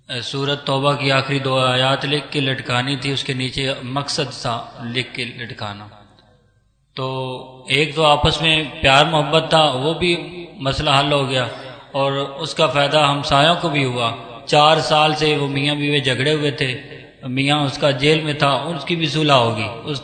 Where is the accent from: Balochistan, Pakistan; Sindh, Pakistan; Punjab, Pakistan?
Punjab, Pakistan; Nankana Sahib; میں ننکانہ صاحب سے ہوں۔